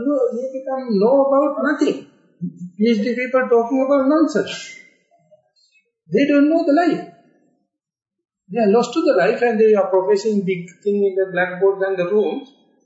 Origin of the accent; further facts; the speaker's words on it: Kandy, Central Province, Sri Lanka; So, therefore, I came from Kandy. Kandy is a worst performance.